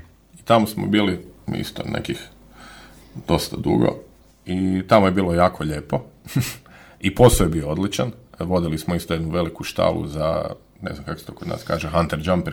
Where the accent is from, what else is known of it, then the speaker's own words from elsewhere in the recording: Zagreb, City of Zagreb, Croatia; also born or lived in Krapina; Ja sam Zagrepčan, ja sam iz Zagreba, rodom, roditelji isto već generacijama. Čitav život smo bili isto da okruženi sa životinjama i polu na selu živjeli ono u Krapini, nešto što je bilo neke daljne rodbine od tamo.